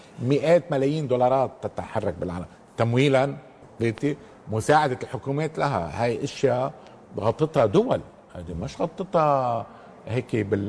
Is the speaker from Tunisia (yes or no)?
no; Lebanon; نحن كلبنانيين كلنا هذه الطبقة السياسية أمام محك كبير